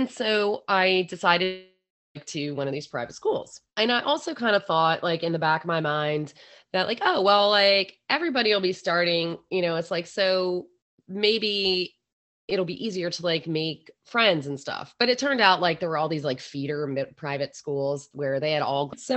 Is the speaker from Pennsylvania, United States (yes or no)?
yes; Philadelphia, Pennsylvania, United States; accent: Philadelphia; like my Philly accent was so strong that the kids there were like, are you from England?